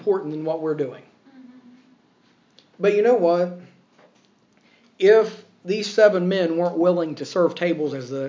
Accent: United States; now in Longford, Ireland; I've been asked oftentimes with just being an American in Ireland, okay?

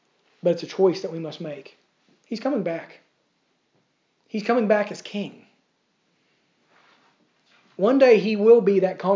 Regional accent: United States; now in Ireland; Just as I am American living in Ireland right now, I am a citizen of heaven.

